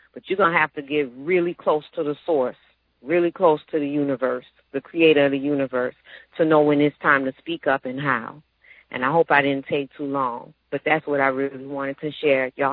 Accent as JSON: {"language": "English", "town": "New Orleans", "region": "Louisiana", "country": "United States", "said": "It could be because I'm from New Orleans and my ancestors really lived through me in that way."}